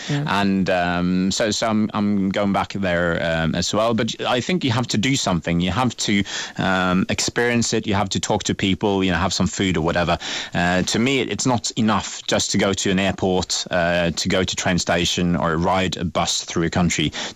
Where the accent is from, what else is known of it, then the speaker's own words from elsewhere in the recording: Norway; English is a second language; I'm from the West Coast of Norway